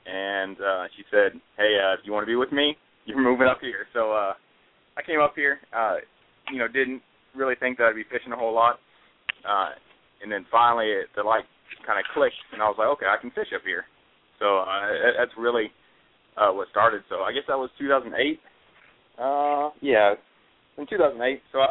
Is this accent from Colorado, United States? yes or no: no; Texas, United States; also born or lived in Fredericksburg, United States; now in Virginia Beach, United States; No, I grew up in Texas, big in the outdoors, and then I eventually joined the Marine Corps, came to Quantico, lived up there in Fredericksburg for nearly a year